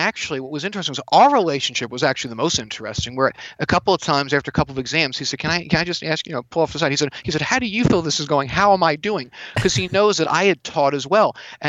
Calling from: California, United States; I'm calling from California.

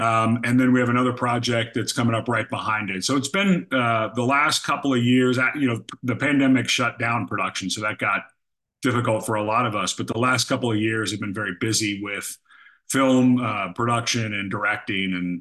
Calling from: Long Beach, California, United States; Long Beach, California. Oh, yeah.

